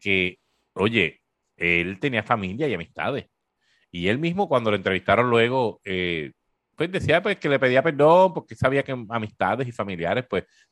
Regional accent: Puerto Rico; dentro de lo que uno está acostumbrado como boricua al fin

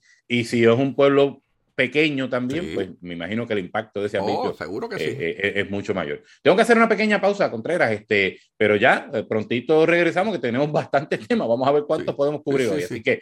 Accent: Corozal, Puerto Rico; yo que soy de Corozal, vivimos, respiramos voleibol

